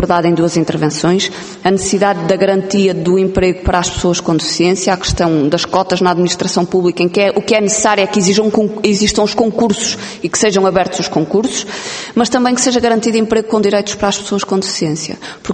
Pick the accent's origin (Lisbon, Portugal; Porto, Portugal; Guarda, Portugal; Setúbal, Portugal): Porto, Portugal; mas eu sou do Porto